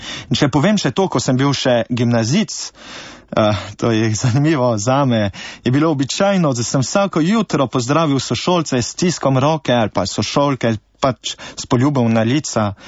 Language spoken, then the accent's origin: Slovenian; France; first language French; Slovenian is a second language; moved away as an adult; now in Slovenia; Po očetu sem Slovenec, po materi Francoz. Pač rodil sem se v Franciji, govoril francosko in tam sem se šolal, maturiral, študiral.